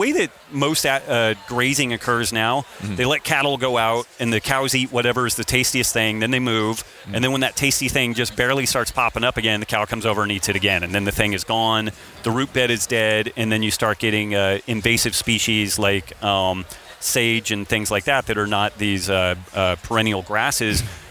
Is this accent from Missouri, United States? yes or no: no; Reno, Nevada, United States; I'm from Reno, so there's nothing green there. It's just all brown.